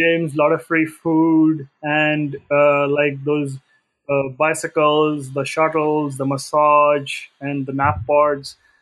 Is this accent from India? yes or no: yes; India; accent: Indian English; even my accent was pretty strong. Like, Indian English accent, had a hard time communicating.